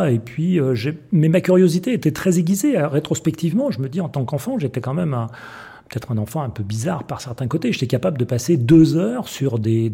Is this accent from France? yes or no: yes; Villeurbanne, Auvergne-Rhône-Alpes, France; also born or lived in Lyon; Et j'ai grandi, en fait, à Villeurbanne, aux confins de Villeurbanne même, dans un endroit qui s'appelle Cusset et qui est le lieu où vivaient déjà mes arrière-grands-parents, mes grands-parents, et où mes parents se sont installés.